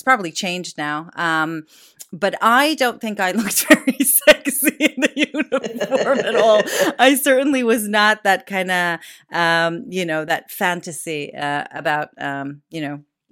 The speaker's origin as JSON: {"language": "English", "town": "Jerusalem", "region": "Jerusalem District", "country": "Israel", "tie": "born or raised there", "said": "And also I grew up in Jerusalem. So there's a big difference between Jerusalem and Tel Aviv."}